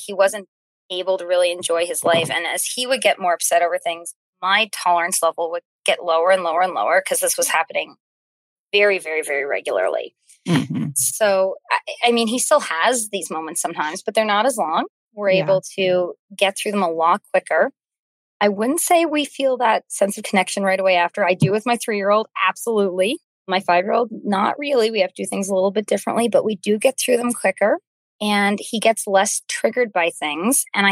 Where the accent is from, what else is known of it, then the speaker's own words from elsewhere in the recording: Nova Scotia, Canada; I'm from Cape Breton, which is an island in Nova Scotia, Canada.